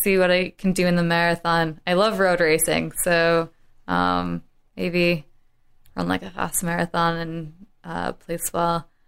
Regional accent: Wisconsin, United States; born there; I was born in Wisconsin.

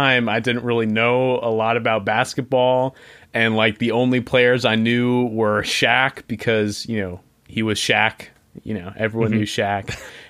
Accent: Arlington, Virginia, United States; I'm from Arlington, Virginia. So, you know, one of the many dislocated, I guess

